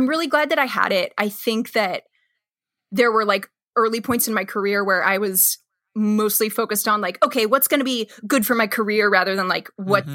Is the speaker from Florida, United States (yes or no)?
no; Missouri, United States; They were doing a Lanford Wilson play and I'm like from Missouri.